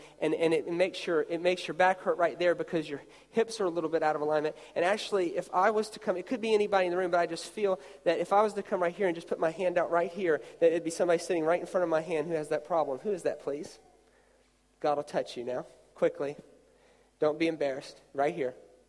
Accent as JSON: {"language": "English", "country": "United States", "said": "Let me tell you, I'm from America, so CSI comes on there."}